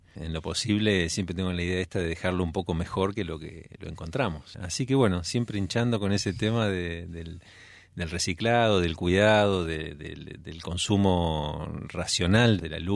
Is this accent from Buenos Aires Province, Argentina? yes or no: yes; Olavarría, Buenos Aires Province, Argentina; now in Buenos Aires, Argentina; yo soy de Olavarría y ya estando en Buenos Aires también escuchaba esto